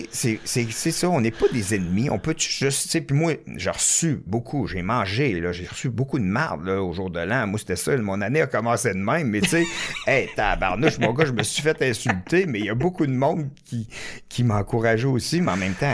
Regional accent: Warwick, Quebec, Canada; une lettre un moment donné à propos des éoliennes dans mon coin de pays à Warwick

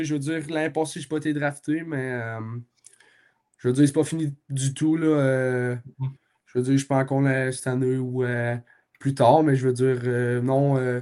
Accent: Trois-Rivières, Quebec, Canada; moi, je viens de Shawi. Ben, pas de Shawi, je viens de Trois-Ries. L'aréna la plus proche, c'est Shawi.

